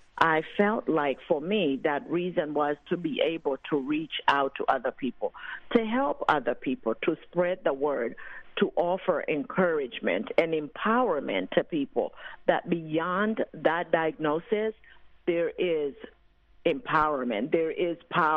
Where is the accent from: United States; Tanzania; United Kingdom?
Tanzania; moved away; Well, I'm very thankful to be here, and I am from Tanzania